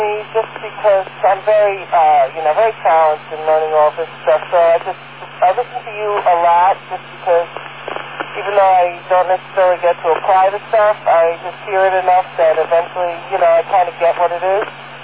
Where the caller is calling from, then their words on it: Westchester, New York, United States; I'm calling from Westchester.